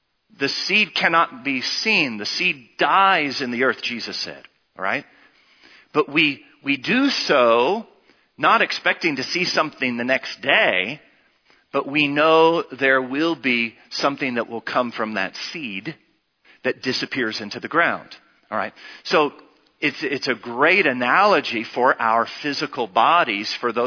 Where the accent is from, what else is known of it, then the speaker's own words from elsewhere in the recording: United States; the church I won't mention that I grew up in the States